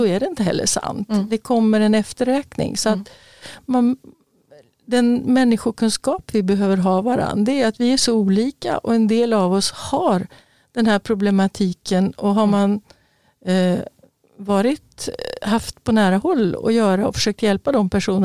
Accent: Örebro, Örebro County, Sweden; Men när jag var liten i Örebro

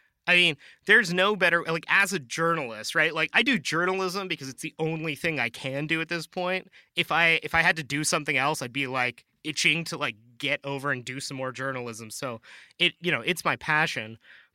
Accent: Vancouver, British Columbia, Canada; It's a podcast called Crackdown, and it's based out of my hometown of Vancouver.

